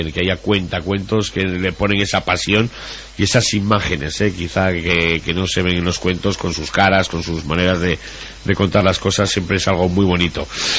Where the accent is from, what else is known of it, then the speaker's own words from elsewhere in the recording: Tudela, Navarre, Spain; Es que los de Tudela somos muy de Tudela, claro.